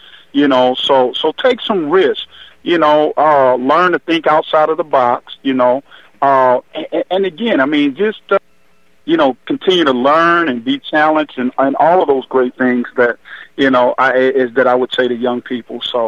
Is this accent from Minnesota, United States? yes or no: no; Miami, Florida, United States; I grew up in Miami, Florida.